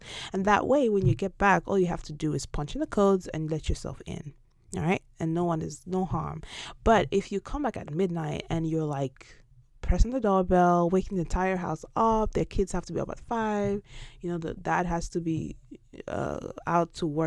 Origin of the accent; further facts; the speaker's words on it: Nigeria; I always use Nigeria, for instance, because I'm Nigerian.